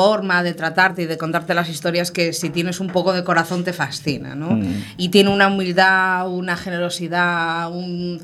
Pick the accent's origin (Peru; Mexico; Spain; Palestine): Spain; Cecebre, Galicia; Soy de la República Independiente de Cecebre.